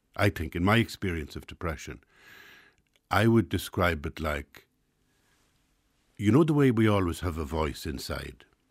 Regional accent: Ireland; You know, we do that as Irish as well. We think we're absolutely wonderful at everything, yeah.

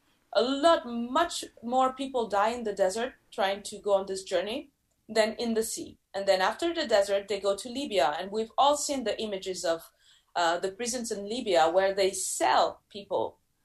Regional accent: Bamako, Mali; English is a second language; also born or lived in Accra, Ghana; now in Europe; Because I'm from the Sahel, I was born in Mali and raised between Bamako and Accra in Ghana.

